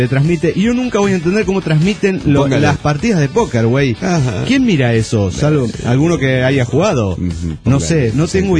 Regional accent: Cochabamba, Bolivia; de Cochabamba, Bolivia.

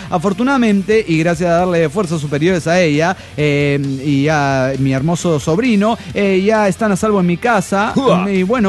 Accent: Pachuca, Hidalgo, Mexico; de Pachuca, Hidalgo, México.

